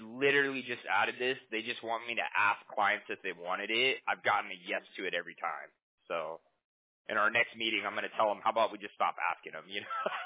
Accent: Huntington Beach, California, United States; No, I'm from Huntington Beach. My mom's from Tennessee, and my dad's from Colorado, like the Denver area. But born and raised out here.

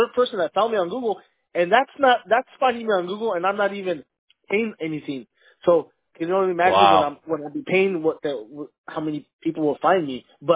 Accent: Arizona, United States; I'm born and raised in Arizona, so I'm born and bred here.

